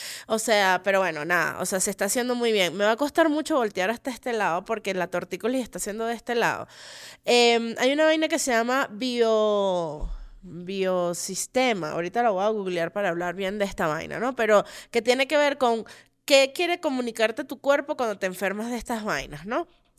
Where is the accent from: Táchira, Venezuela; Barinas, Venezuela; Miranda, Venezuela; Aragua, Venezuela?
Miranda, Venezuela; Los Teques; Una de las cosas que yo más extraño de mi Caracas, que no es mía porque yo soy de Los Teques